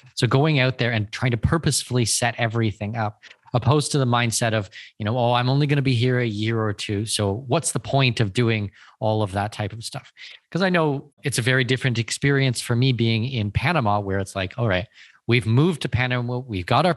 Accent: Canada; I'm Canadian, you're American, we both speak English

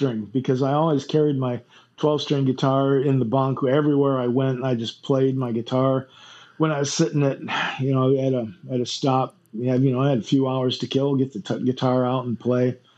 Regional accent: Flint, Michigan, United States; I grew up in Flint, Michigan.

